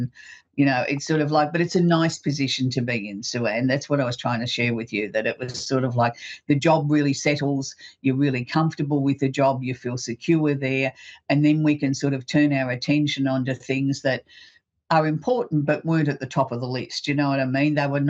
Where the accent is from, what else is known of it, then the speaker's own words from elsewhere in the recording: New South Wales, Australia; born there; So for me, even though I'm in Queensland, I was born in New South Wales, so I'm a New South Wales supporter, Blues through and through all the way.